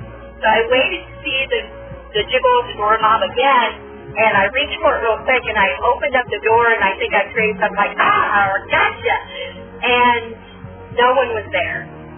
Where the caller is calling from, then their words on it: Bakersfield, California, United States; I'm calling from Bakersfield, California.